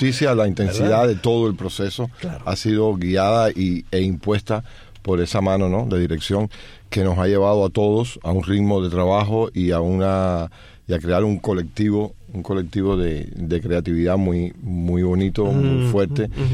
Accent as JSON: {"language": "Spanish", "country": "Cuba", "moved": "yes", "lives_now": "Miami, United States", "said": "en el caso de Ariel y mío, somos cubanos que llegamos después que de la serie."}